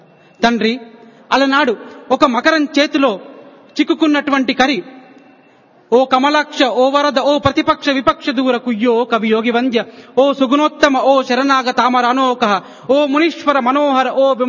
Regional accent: Telangana, India; స్వామి నేను ఆదిలాబాద్ జిల్లా నుంచి అని జవాబివ్వగా

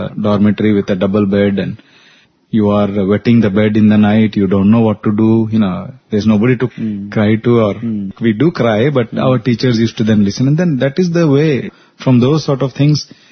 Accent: Odisha, India; I was also from Orissa and my father was a devotee of Swami.

